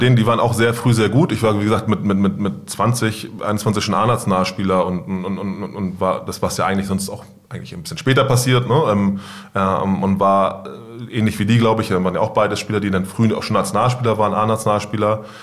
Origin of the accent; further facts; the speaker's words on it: Hamburg, Germany; Ich komme aus Wilhelmsburg, ich bin dort aufgewachsen